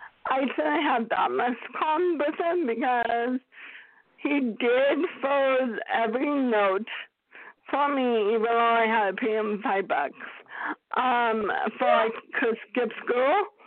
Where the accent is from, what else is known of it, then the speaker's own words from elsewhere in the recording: Oregon, United States; go Oregon where we grew up, at least 4 or 5 times during the summer, because number one, they have my favorite pizza, but number two, my cousin lived there